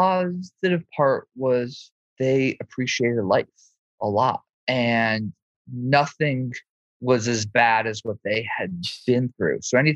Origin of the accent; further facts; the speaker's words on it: Los Angeles, California, United States; And so I was raised in Los Angeles by by grandparents and parents that had seen the worst in life